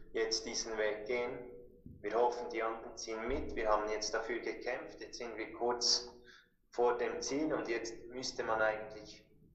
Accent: Switzerland; Was in England was geht, bei uns in der Schweiz was geht, was in Deutschland läuft, weiß ich nicht.

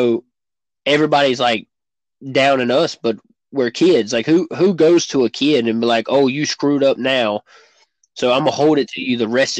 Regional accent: United States; being an American used to be a thing of pride.

